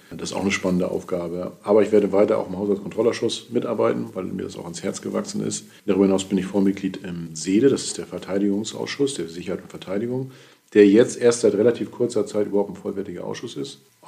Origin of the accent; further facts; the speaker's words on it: Ratzeburg, Schleswig-Holstein, Germany; Ich bin noch 52 Jahre alt. Ich glaube, zum Zeitpunkt der Aussendung dieses Podcasts werde ich schon 53 sein. Ich bin gebürtig, komme ich aus Ratzeburg, Zonenrandgebiet damals